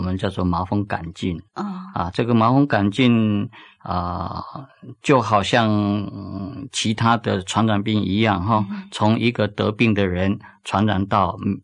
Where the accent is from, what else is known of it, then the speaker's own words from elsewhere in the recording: Taiwan; 所以我觉得说作为一个台湾人应该多多来照顾